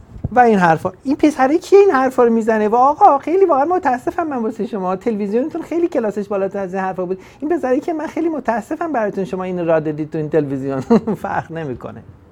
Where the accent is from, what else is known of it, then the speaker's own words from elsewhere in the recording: Iran; moved away; ما همه فرار کردیم از ایران و اومدیم بیرون